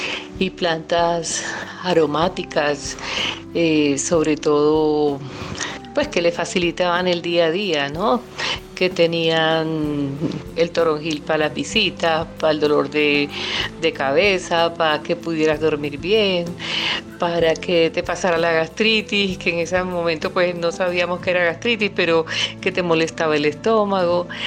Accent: Barranquilla, Atlántico, Colombia; born there; Nací en Barranquilla, Curramba la Bella, una de las ciudades más bellas de Colombia.

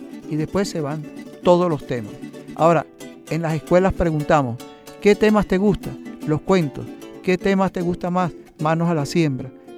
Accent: La Grita, Táchira, Venezuela; born there; Yo nací en La Grita, en Catalina de los Vientos, como lo digo en la literatura

